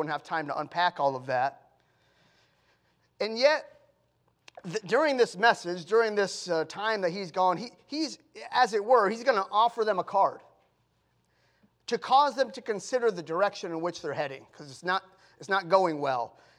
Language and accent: English; New England, United States; now in Texas, United States; But we were born and raised in New England.